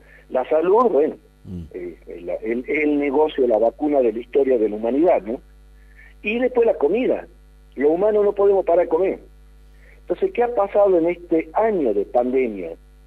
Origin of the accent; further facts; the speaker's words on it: Argentina; si somos consumidores argentinos de carne, pagamos el asado igual que mi hermana en Suecia